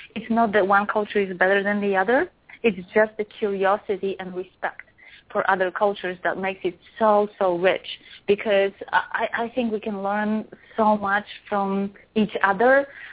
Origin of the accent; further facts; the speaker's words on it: Poland; also born or lived in Denmark / Kuwait; now in United States; Of course, I am born and raised in Poland. Now I reside in the United States. I studied in Denmark. I lived in Kuwait.